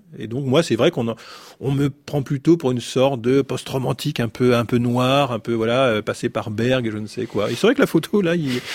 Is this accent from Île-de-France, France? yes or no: yes; Rosny-sous-Bois, Île-de-France, France; C'est une ville un peu, c'est un repère familial. Ma famille y était avant. Je suis resté là